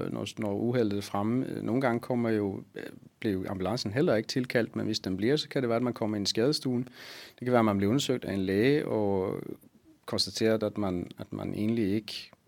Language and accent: Danish; Sweden; Danish is a second language; now in Copenhagen, Denmark; Jeg er svensker. Jeg cykler fra Søborg ind til